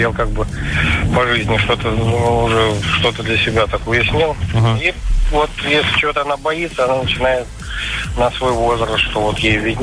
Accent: Moscow, Russia; Мама нас притащила, да, как бы с этой Сибири. Вот, но родился я уже здесь.

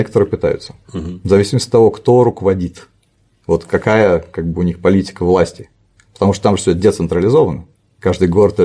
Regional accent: Samara, Samara Oblast, Russia; Ну, я из Самары, мы дрались.

